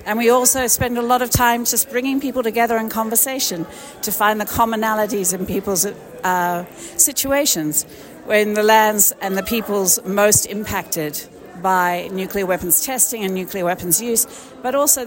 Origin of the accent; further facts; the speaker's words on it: Melbourne, Victoria, Australia; from the Nuclear Truth Project. I'm here from Melbourne, Australia, or NAM as it's known, which is the lands of the Wurundjeri people of the Kulin Nations.